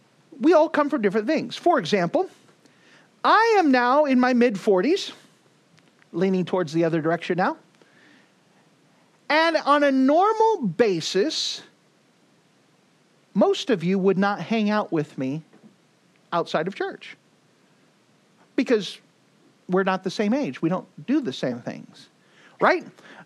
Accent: Texas, United States; For example, I'm from Texas, the best country in the world.

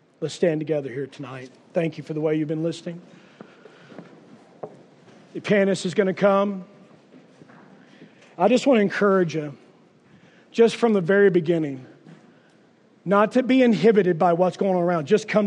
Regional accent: Kentucky, United States; I grew up in Kentucky, and every now and then you'd have what we call the paddy wagon.

